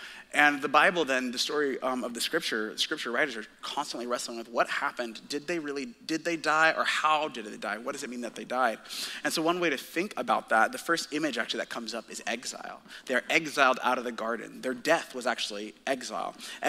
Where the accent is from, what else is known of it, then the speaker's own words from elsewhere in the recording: Seattle, Washington, United States; So I'm from Seattle.